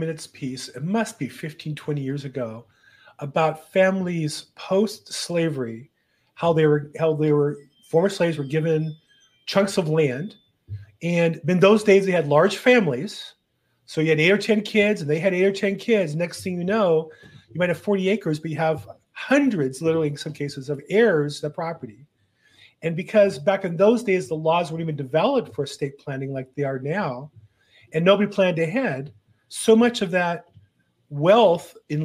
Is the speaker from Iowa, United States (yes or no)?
no; California, United States; I'm from California.